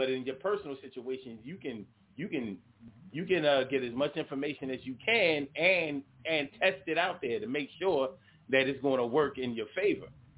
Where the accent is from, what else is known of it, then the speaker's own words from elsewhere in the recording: Philadelphia, Pennsylvania, United States; We never did that where I'm from. I'm from Philly.